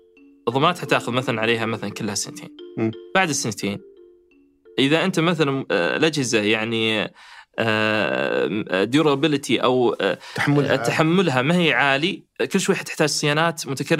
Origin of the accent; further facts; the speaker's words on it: Saudi Arabia; لأنه ترى مخالفات التعقيم جدا صارمة عندنا في السعودية